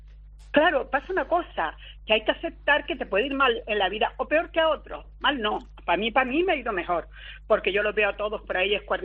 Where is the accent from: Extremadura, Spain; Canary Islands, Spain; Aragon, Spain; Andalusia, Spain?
Canary Islands, Spain; Tejeda; en mi pueblo de origen, que aunque ahora no vivo allí, Tejeda, mis padres, mis abuelos, mis bisabuelos, mis tatarabuelos, todos son de allí.